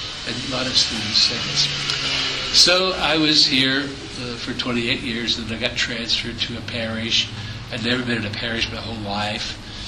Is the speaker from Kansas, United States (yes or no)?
yes; Topeka, Kansas, United States; Yeah, I'm from Topeka.